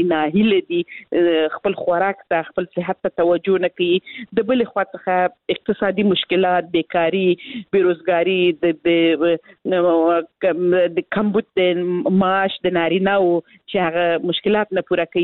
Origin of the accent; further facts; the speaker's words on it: Helmand, Afghanistan; زه خپل د هلمند ولایت څخه یم